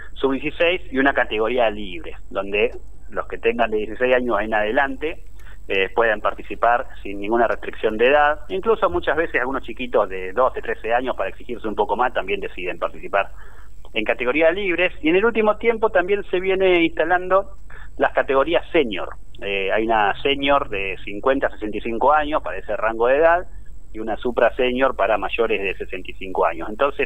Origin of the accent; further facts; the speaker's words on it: General Rodríguez, Buenos Aires Province, Argentina; now in Jáuregui, Argentina; yo soy de Rodríguez de toda la vida. De hecho, nunca, hace un tiempito estoy viviendo en Jáuregui, la localidad de Jáuregui, que es partido de Luján, pero nunca hice el cambio de domicilio. Mi documento sigue diciendo General Rodríguez como desde siempre.